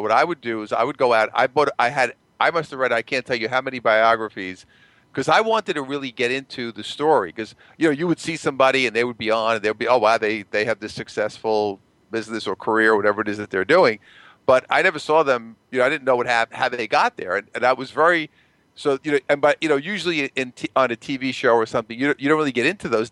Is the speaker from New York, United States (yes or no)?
yes; Brooklyn, New York, United States; Well, I'm originally from Brooklyn. My dad was a cop who became a narcotics detective.